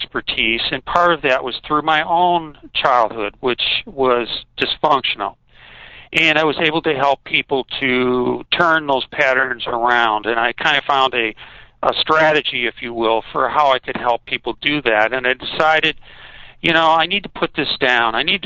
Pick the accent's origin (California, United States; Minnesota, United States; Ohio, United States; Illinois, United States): Illinois, United States; Chicago; now in Scottsdale, United States; I'm originally from Chicago.